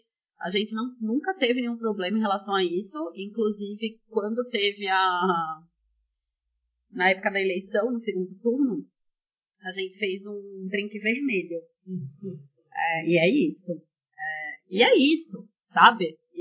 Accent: Brazil; Não, eu sou brasileira.

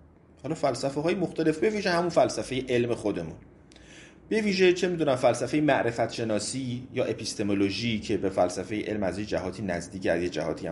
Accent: Iran; خدا رو شکر که ما ایرانی هستیم و غذای قرمه سبزی رو دوست داریم

